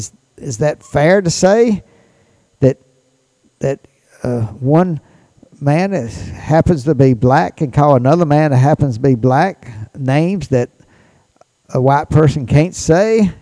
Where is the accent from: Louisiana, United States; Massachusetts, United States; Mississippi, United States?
Mississippi, United States; we have a United States congressman from Mississippi, my home state.